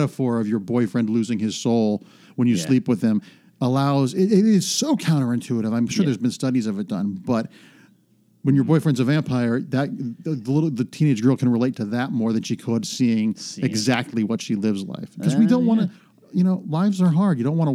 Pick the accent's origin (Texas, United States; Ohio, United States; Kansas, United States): Ohio, United States; Cleveland; But I love growing up in Cleveland. I had a very Norman Rockwell childhood.